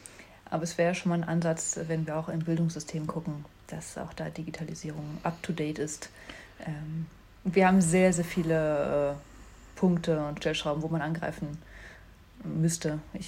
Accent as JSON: {"language": "German", "region": "Thuringia", "country": "Germany", "said": "Würde mich jetzt als Thüringer BürgerInnen irgendwie wundern"}